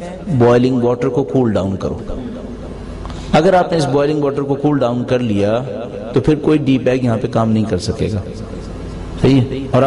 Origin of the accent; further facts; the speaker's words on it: Karachi, Sindh, Pakistan; sorry میں کراچی والا ہوں، چائے بہت پیتے ہیں نا